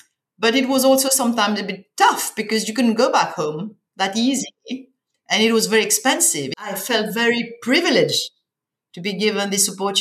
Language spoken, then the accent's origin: English; Mauritius; born there; I was born in Mauritius, a little tiny island in the Indian Ocean.